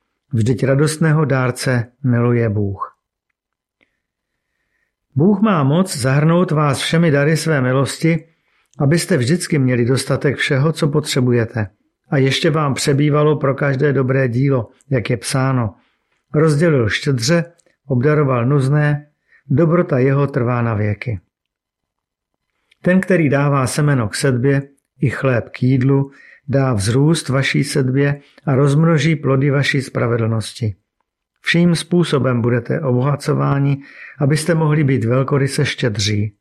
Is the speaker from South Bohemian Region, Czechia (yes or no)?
no; Brno, South Moravian Region, Czechia; born there; Narodil jsem se v Brně roku 1975 a pocházím ze smíšeného prostředí. Tatínek komunista, maminka katolička. A i když jsem byl pokřtěn v římskokatolickém kostele, neměl jsem náboženskou výchovu